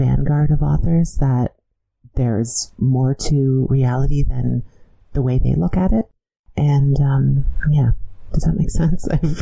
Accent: London, Ontario, Canada; To be clear, I'm from a small, boring town in Ontario called London, not the big, fancy London over across the pond.

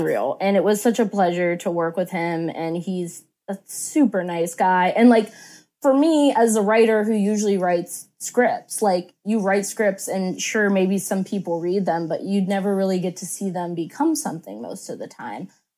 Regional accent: Pittsburgh, Pennsylvania, United States; And the story takes place in Pittsburgh, which is my hometown.

